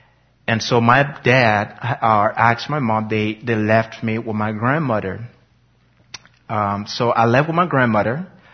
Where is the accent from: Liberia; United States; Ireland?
Liberia; Monrovia, Montserrado; born there; And I was born in Monrovia, in a very small community. And I am from a tribe called the Bere tribe. It's spelled K-P-E-L-L.